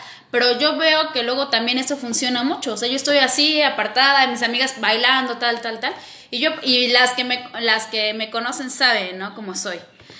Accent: Mexico; yo soy mexicana y no me gusta el rollo.

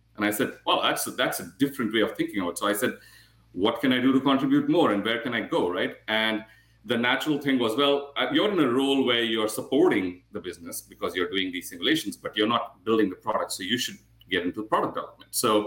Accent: Bangalore, Karnataka, India; That's where I grew up in India.

